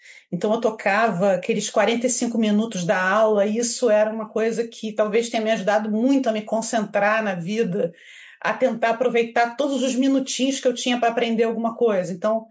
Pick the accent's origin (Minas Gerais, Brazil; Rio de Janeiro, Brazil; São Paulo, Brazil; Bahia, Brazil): Rio de Janeiro, Brazil; Niterói; Então, eu, na verdade, sou de Niterói, né? Eu não sou do Rio de Janeiro.